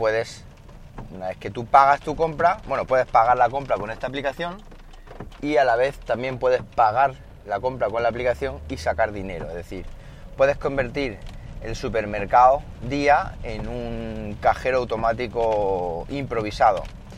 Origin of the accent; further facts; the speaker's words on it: Madrid, Community of Madrid, Spain; pues que me lo comente, si soy de Madrid, claro.